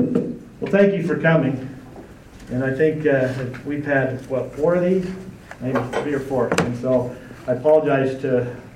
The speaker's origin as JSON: {"language": "English", "town": "American Fork", "region": "Utah", "country": "United States", "tie": "born or raised there", "said": "But I have been born and raised in American Fork. This is a little history on me. I am a business owner in American Fork."}